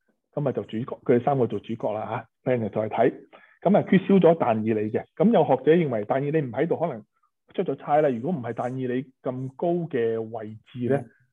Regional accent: China; 其实就系我哋中国人就用咗开光咁啊

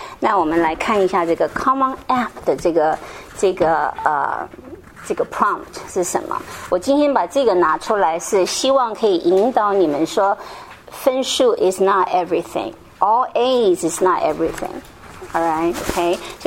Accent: Taiwan; now in United States; 我是从台湾来的

